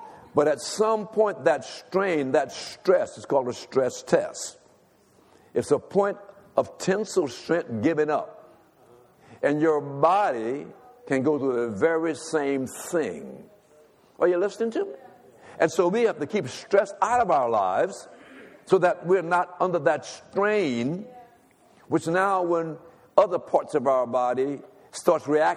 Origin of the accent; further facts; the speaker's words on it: Louisiana, United States; I'm from Louisiana, amen?